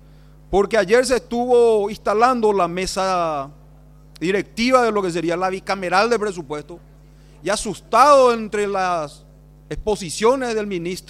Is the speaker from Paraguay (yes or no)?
yes; Paraguay; nosotros como país tenemos que redefinir qué es lo que queremos ofrecer como Estado paraguayo a nuestros conciudadanos